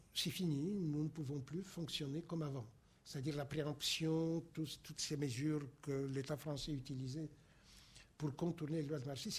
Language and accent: French; Poland; mais pour mon pays natal, pour la Pologne, ça vaut aussi